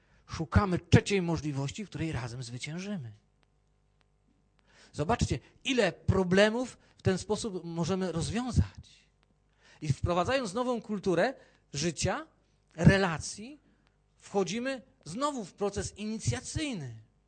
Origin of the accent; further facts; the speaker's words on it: Jaworzno, Silesian Voivodeship, Poland; Idąc ulicą mojego miasta, pochodzę z Jaworzna